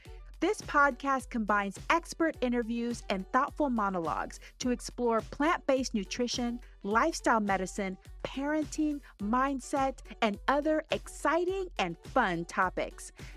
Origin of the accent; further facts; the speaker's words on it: Texas, United States; Y'all, I grew up in Texas, so I admire anybody who can go vegan in Texas with all of the Texas food surrounding them.